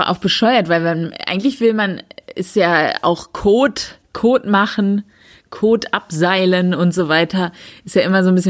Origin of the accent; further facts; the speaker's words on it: Northern Germany, Germany; So in in Norddeutschland, wo ich herkomme